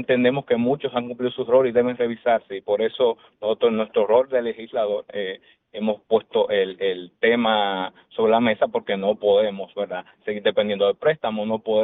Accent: Dominican Republic; nosotros como República Dominicana tenemos la carga tributaria legal

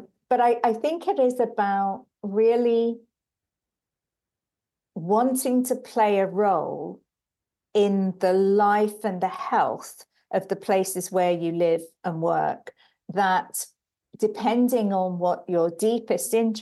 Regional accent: Brixton, London, United Kingdom; also born or lived in Sweden / Switzerland / France; I'm a girl from Brixton, but I don't live in Brixton anymore. I've lived in many different places in Sweden, in Switzerland, in France, and I live now in rural Sussex in the south of the UK.

